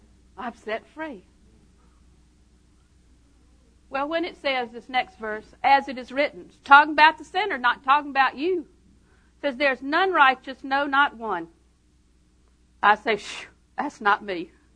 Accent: Auburndale, Florida, United States; also born or lived in Winter Haven / Lakeland; You know, I was born in the Winter Haven Hospital. Winter Haven's my mother's home. I was raised in Auburndale. Lived in Lakeland for many years.

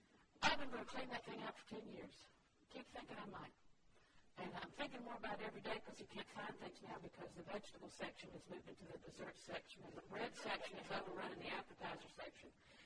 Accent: the South, United States; born or raised there

